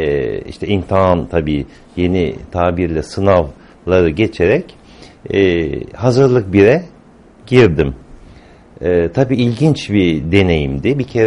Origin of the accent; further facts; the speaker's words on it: Kalamış, Istanbul, Turkey; Ben Kalamış'ta doğdum ve halen de oradayım.